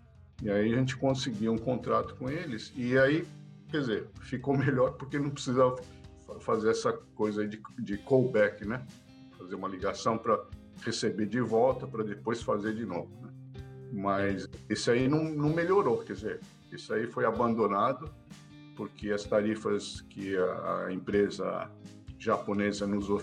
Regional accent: Suzano, São Paulo, Brazil; born there; É, nasci em Suzano, né?

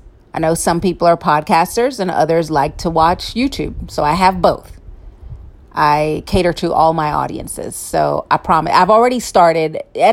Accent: Jamaica; Hello, I'm Jamaican.

